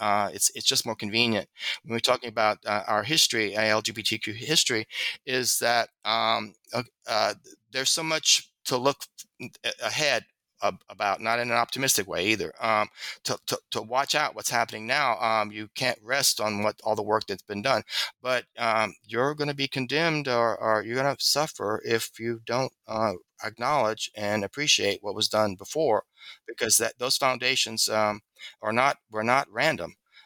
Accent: the South, United States; because I'm a Southerner, it also maybe I have a prejudice for that accessibility.

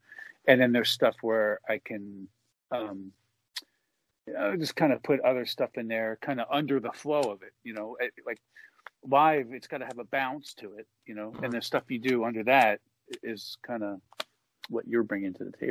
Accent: United States; And I'm an American and I grew up in the 80s.

